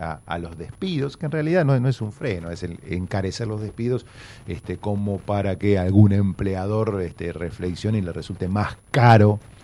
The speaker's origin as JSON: {"language": "Spanish", "country": "Argentina", "said": "como los argentinos no la vivíamos desde hace más de 12 años, más de 13 años"}